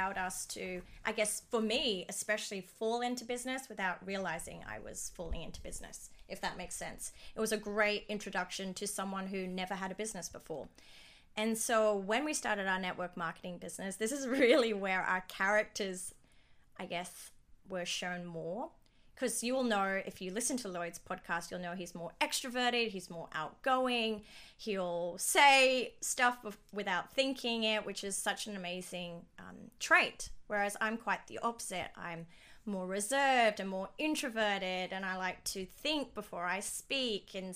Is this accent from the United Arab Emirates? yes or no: yes; Dubai, United Arab Emirates; moved away as an adult; also born or lived in Sydney, Australia; So I grew up born and raised in Dubai, and once I finished school, I didn't know what I wanted to do, so I just copied my older sister, and she had moved to Australia to study a Bachelor of Business